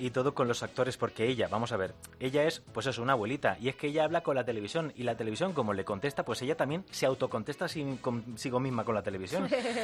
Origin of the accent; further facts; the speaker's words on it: Valencian Community, Spain; soy valenciano